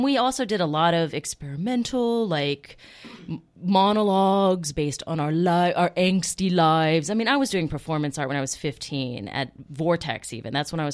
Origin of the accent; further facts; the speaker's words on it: Austin, Texas, United States; I'm from Austin, Texas.